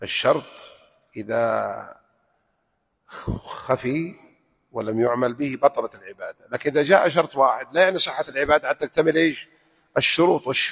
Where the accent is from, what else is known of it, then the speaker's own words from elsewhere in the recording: Hejaz, Saudi Arabia; كما يسمى عندنا في الحجاز في المهد